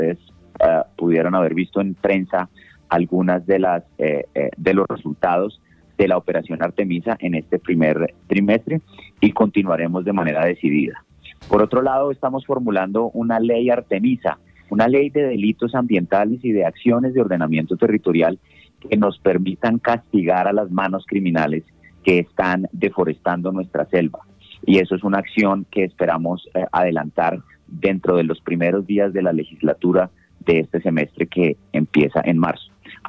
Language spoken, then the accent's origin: Spanish; Bogotá, Colombia; los que crecimos en Bogotá estamos rodeados de bosque alto andino y de páramo